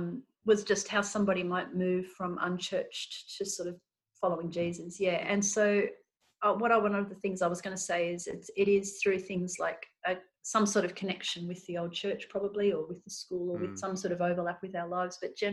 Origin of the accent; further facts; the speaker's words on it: Australia; we didn't start that youth ministry until we'd established ourselves just as normal Aussie parents and families.